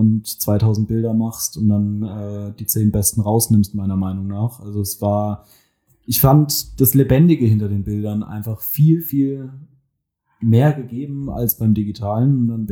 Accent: Mannheim, Baden-Württemberg, Germany; ich bin 23 Jahre alt. Ich komme aus Mannheim

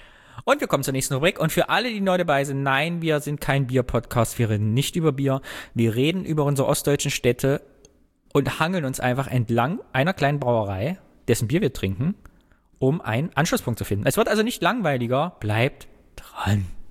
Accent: Thuringia, Germany; es ist in Südthüringen. Mir geht also wieder das Herz auf, aus meiner Heimat.

